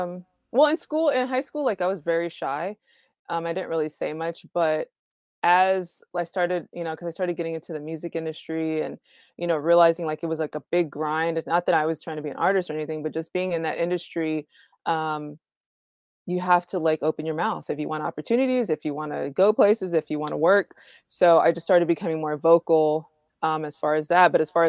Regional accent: Houston, Texas, United States; also born or lived in Connecticut / Cuba; I was born in Connecticut. My parents are retired military. So we lived in Connecticut. We lived in Cuba. And then we moved here. And so I've been here pretty much most of my life here in Houston.

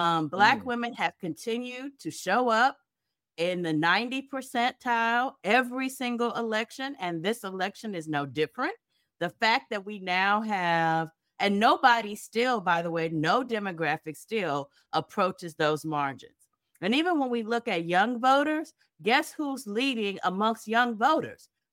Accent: Kansas City, United States; Absolutely. My hometown, Kansas City.

